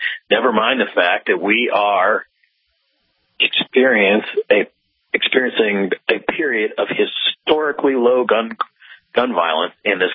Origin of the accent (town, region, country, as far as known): St. Louis, Missouri, United States; born or raised there